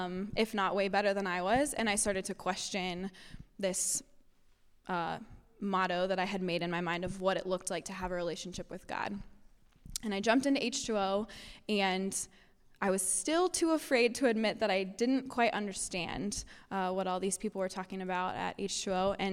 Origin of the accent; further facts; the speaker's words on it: Cincinnati, Ohio, United States; So I'm from Cincinnati, Ohio.